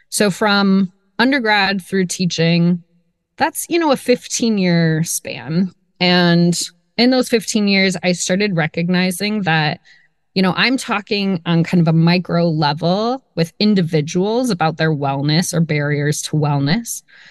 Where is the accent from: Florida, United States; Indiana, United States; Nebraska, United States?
Nebraska, United States; to Nebraska, to getting into like some more kind of thinking about how to build something out of my home state. That's where I was from.